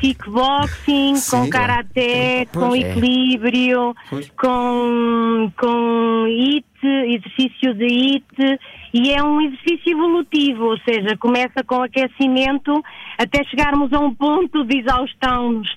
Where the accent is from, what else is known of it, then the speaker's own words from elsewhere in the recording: Mirandela, Bragança, Portugal; Eu sou de Mirandela, mas estou de viagem. Estou a ir para o Porto.